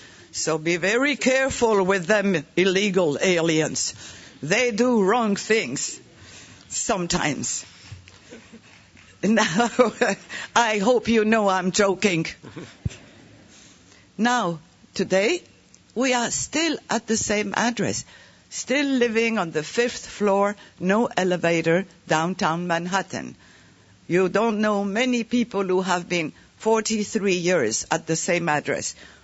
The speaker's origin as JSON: {"language": "English", "country": "France", "accent": "French", "second_language": "English", "lives_now": "United States", "said": "we are happy and proud of our Bulgarian accent and my French accent."}